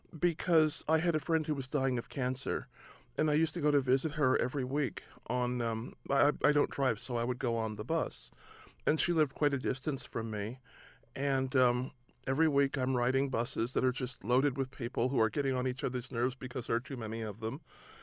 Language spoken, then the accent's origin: English; Pasadena, California, United States; When I was living in Pasadena, California, which is my hometown, I got picked up by the police for passing counterfeit money.